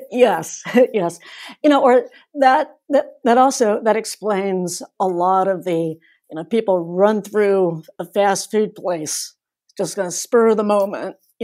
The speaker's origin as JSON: {"language": "English", "region": "North Carolina", "country": "United States", "also_born_or_lived": "Asia", "said": "I'm from North Carolina originally. I now live in the Midwest. I've actually lived all over Asia when I was growing up with a number of other countries. My comfort food is grits and scrambled eggs."}